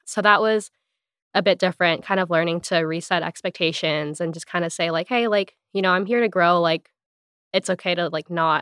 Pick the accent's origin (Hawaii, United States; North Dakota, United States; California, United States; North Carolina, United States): Hawaii, United States; moved away as an adult; I mean, I'm from Hawaii originally, so it was kind of like far enough away, but also the closest I could get while still leaving the island.